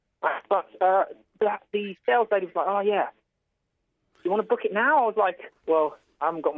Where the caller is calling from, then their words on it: Exeter, South West England, United Kingdom; I'm calling from Exeter.